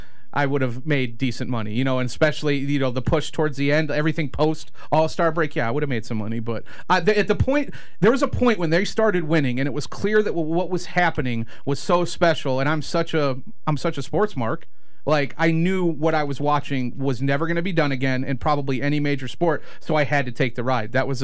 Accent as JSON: {"language": "English", "town": "South Bend", "region": "Indiana", "country": "United States", "tie": "born or raised there", "said": "I grew up in Chicagoland area. I grew up in South Bend. I grew up going to Blackhawks games"}